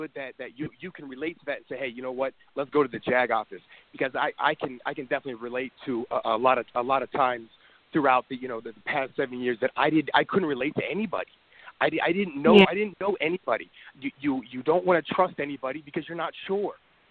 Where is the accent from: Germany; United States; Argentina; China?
United States; Pennsylvania; and I'm from Pennsylvania